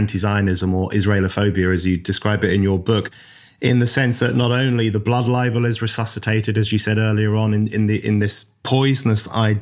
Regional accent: London, United Kingdom; when I grew up in Northwest London.

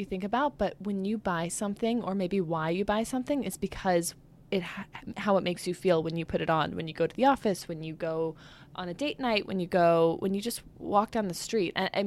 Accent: St. Louis, Missouri, United States; growing up in St. Louis and just not having any access to New York City

